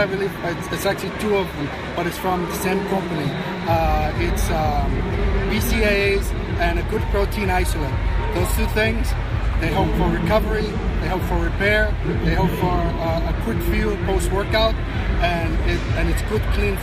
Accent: Atlanta, Georgia, United States; Yeah, I came from Atlanta, so Atlanta is a big, big bodybuilding scene.

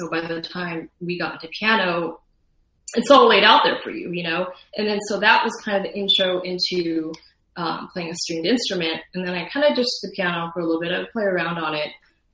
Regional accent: Tucson, Arizona, United States; I grew up in Tucson, Arizona

